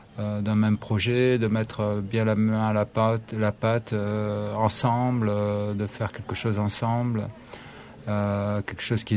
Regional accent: France; now in Auroville, India; je suis français et je suis ici depuis 5 mois.

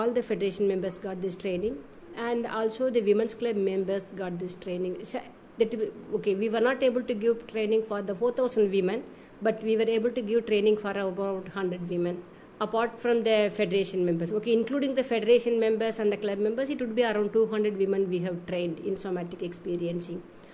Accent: Puducherry, India; I'm not an Aurovillian. I come from Pondi. Previously, I was living in the villages.

